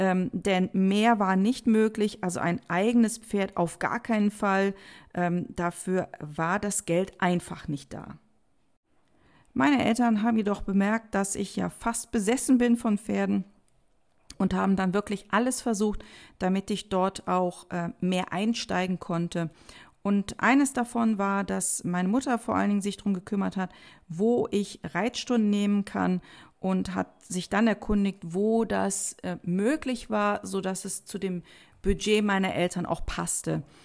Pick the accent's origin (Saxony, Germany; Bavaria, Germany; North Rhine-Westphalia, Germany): North Rhine-Westphalia, Germany; Bonn; Ich komme ursprünglich aus Bonn, aus dem wunderbaren Nordrhein-Westfalen.